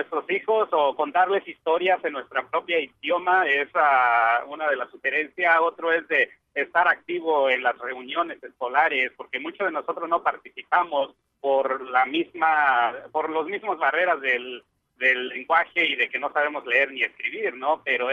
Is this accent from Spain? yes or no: no; Oaxaca, Mexico; Spanish is a second language; nosotros que venimos de Oaxaca, hablamos otra lengua que no es el español